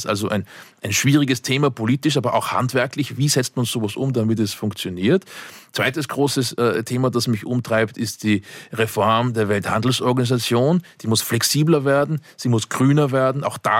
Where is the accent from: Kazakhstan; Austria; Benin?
Austria; da ist Tübingen oder München attraktiver für mich als Österreicher